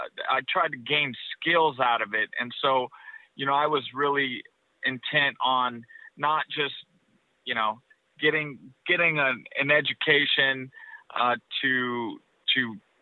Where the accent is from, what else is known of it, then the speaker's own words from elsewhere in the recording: Nampa, Idaho, United States; I was born and raised in Nampa, Idaho. I'm a member of the Shoshone Bannock tribes and the son of a Mexican immigrant.